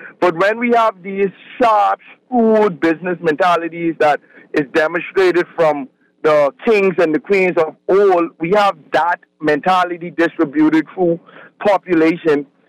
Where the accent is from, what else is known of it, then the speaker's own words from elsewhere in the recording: United States; now in Bahamas; And as an American in the Bahamas, we have created a den of wolves.